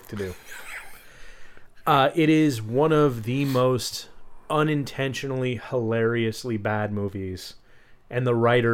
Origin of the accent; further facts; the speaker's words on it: Spokane, Washington, United States; I grew up in Spokane when the Valley was like a different city. And I also grew up on South Hill. And so we did live in two different Spokanes. I lived in Meade for a while. But I lived in the poor part of Meade.